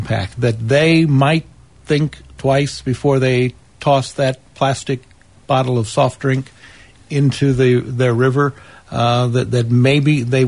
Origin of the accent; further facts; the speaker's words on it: Illinois, United States; I grew up in Illinois, and I remember watching the Jacques Cousteau specials on mm-hmm. television.